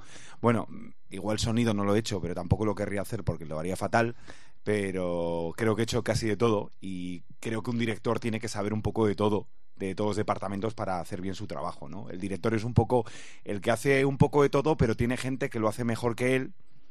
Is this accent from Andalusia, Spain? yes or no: no; Oviedo, Asturias, Spain; yo soy asturiano y yo vivía en Oviedo